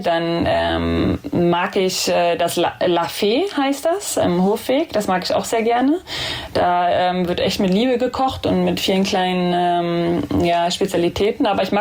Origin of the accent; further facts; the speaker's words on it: Berlin, Germany; ich kann auch nicht sagen, dass ich in Berlin groß geworden bin. Ich bin halt in Köpenick groß geworden und das ist klein, am Rande, grün, ist fast wie ein Dorf eigentlich.